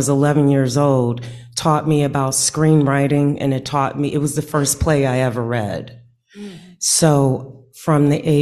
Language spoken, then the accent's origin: English; Illinois, United States; So I grew up on Garfield and State. That's the main intersection. So that is the end of, at that time, that was the very end of where a long stretch of housing projects from Cermak, 22nd Street, all the way down to 55th, to the Boulevard, okay?